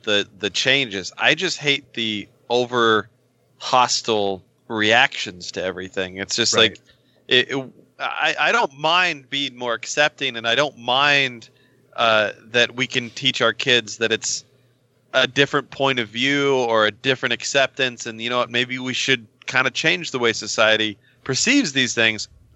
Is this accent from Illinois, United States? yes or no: no; Kentucky, United States; I mean, when I was growing up in Kentucky, I never saw anybody that was trans, ever.